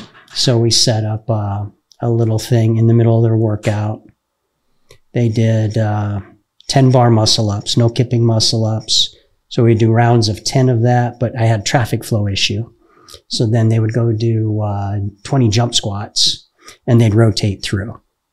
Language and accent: English; United States; because, you know, I'm American. Anything's possible.